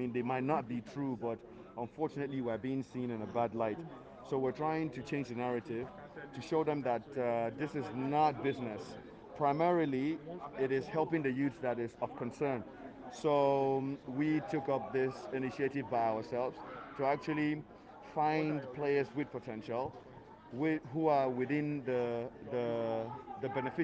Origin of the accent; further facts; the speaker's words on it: Lagos, Nigeria; I'm from Zamfara State, but I'm a resident here in Lagos. I was born in Lagos. I've lived in Lagos all my life.